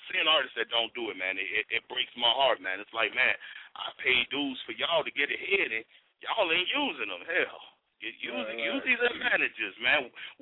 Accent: Chicago, Illinois, United States; I remember, you know, I'm from Chi. I did this show out by Cabrini Green

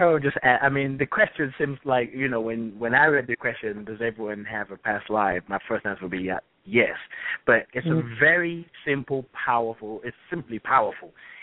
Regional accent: Nigeria; now in England; I was born in England, like grew up in Nigeria, and then came back to England.

